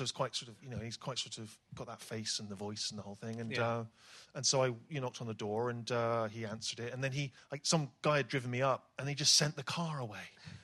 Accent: Bristol, South West England, United Kingdom; when I was a kid growing up in Bristol, never thought I'd be talking

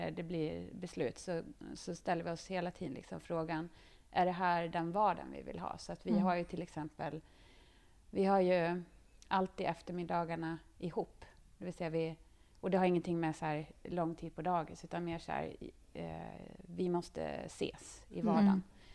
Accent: Dalarna County, Sweden; jag är från Dalarna, det blir vardagstips.

